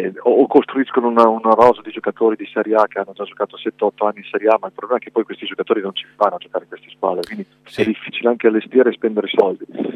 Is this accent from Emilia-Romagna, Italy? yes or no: yes; Parma, Emilia-Romagna, Italy; noi ex calciatori, soprattutto che viviamo a Parma, siamo di Parma